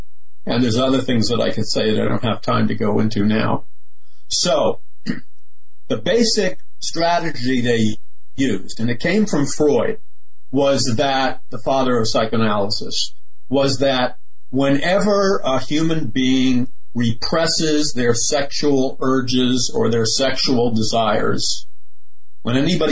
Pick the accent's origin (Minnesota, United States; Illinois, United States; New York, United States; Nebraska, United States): New York, United States; Queens; I was raised in Queens, Jackson Heights, Queens. Trump was raised in Jamaica Estates, Queens. That was one subway stop from where I lived.